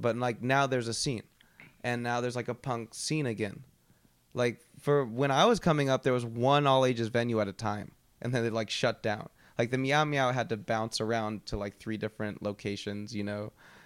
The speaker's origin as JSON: {"language": "English", "town": "Portland", "region": "Oregon", "country": "United States", "tie": "born or raised there", "said": "To me, I always saw indie rock as an oxymoron growing up in Portland."}